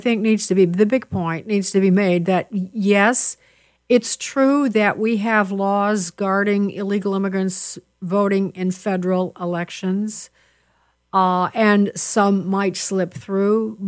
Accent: Chicago, Illinois, United States; I'm from Chicago. I was on radio. I did a drive time in Chicago in the 90s, late 90s.

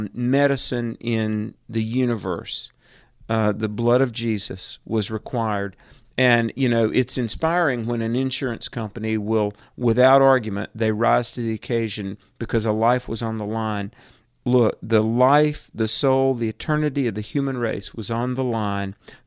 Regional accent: North Carolina, United States; Day before yesterday, in my home state of North Carolina, in fact, in right near where I live, a young girl got bitten by a snake

